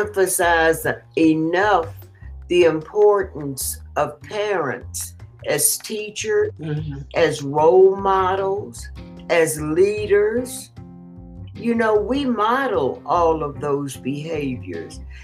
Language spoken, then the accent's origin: English; Chicago, Illinois, United States; also born or lived in Mississippi; he's blues, and I'm from Mississippi, so the blues are just a part of my bloodstream. He's phenomenal, but there are a whole bunch of blues singers. I grew up in Chicago, yes.